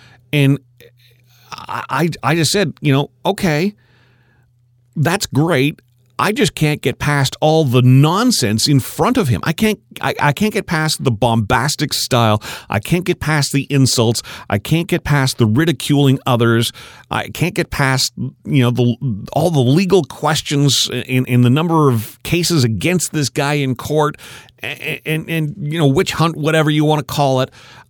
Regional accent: Canada; Well, my nationality, I'm Canadian.

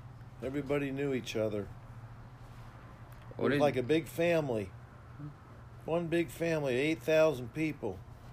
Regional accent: Monroe, Wisconsin, United States; My hometown was a small little town in southern Wisconsin called Monroe. There was only 8,000 people there. It was out in the cornfields. We were known for our cheese making.

